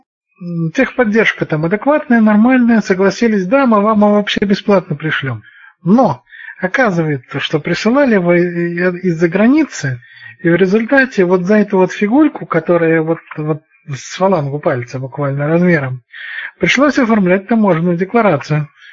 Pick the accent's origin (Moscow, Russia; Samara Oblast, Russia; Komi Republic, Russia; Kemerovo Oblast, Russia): Samara Oblast, Russia; Samara; я сам из Самары, а в Самаре оно не работает.